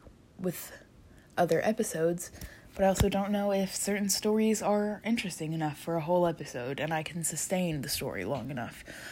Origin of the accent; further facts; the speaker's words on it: the South, United States; I am a country gal. I'm from the South. I'm not really that country, and I honestly hate it here.